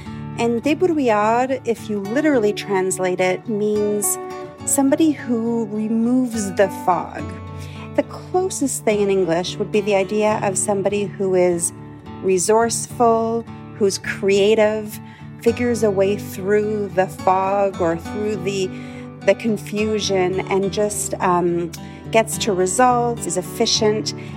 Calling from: Ottawa, Ontario, Canada; I'm calling from Ottawa, Canada.

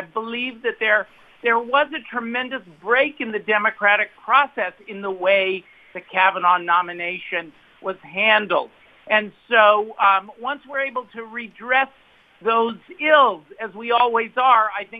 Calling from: Prague, Czechia; I'm not just saying that because I'm calling you from Prague.

